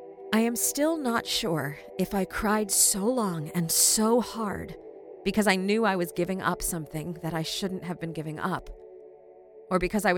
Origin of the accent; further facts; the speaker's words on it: Utah, United States; Whenever anyone learns I grew up in Utah and asks, as they so often do, if I am Mormon, I never know what to answer, even still.